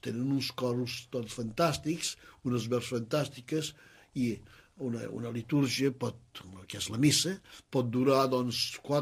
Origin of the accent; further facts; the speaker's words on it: Llagostera, Catalonia, Spain; born there; Jo sol dir la República Independent de Llagostera. Mira, a Llagostera, que era un poble de tapers.